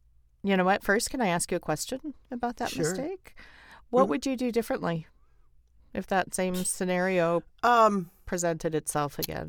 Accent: Oklahoma, United States; I'm from Oklahoma, and I love it very much.

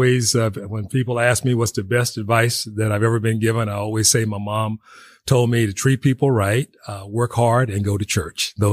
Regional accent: Tyler, Texas, United States; big on the enjoyment of just being a kid growing up in Tyler.

